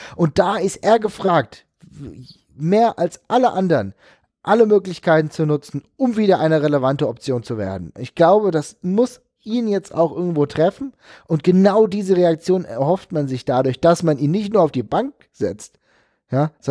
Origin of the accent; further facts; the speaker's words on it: Frankfurt, Hesse, Germany; und das wissen wir als Frankfurter sowieso